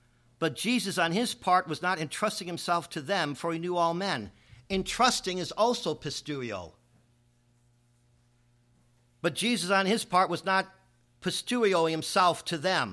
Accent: Alaska, United States; but since we're from Alaska, it's a warm blanket on a cold day.

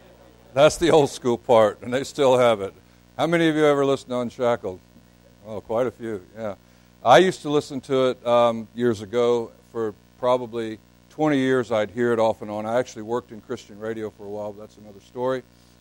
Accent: Florida, United States; I am from Florida.

